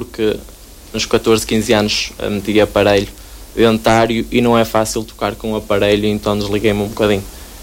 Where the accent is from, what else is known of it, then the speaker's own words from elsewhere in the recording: Santa Maria da Feira, Aveiro, Portugal; também sou natural da Feira, com muito orgulho.